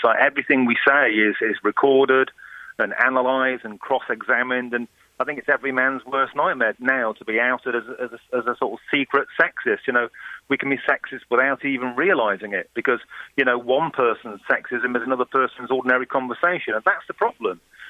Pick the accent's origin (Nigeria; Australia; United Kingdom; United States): United Kingdom; Nottingham, East Midlands; I'm from Nottingham in the Midlands. We call women duck. We call men duck. It's a regional kind of colloquialism.